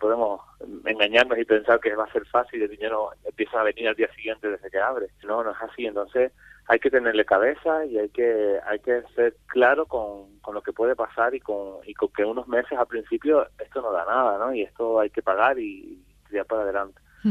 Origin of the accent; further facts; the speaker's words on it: La Orotava, Canary Islands, Spain; en el norte, que yo soy de la Orotava